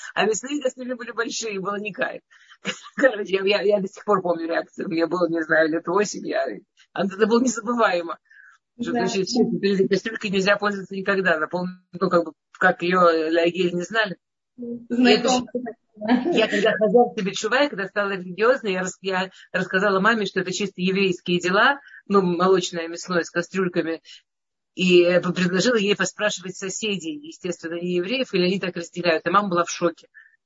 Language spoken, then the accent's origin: Russian; Moscow, Russia; То есть я из Москвы, из такой обычной, достаточно ассимилированной семьи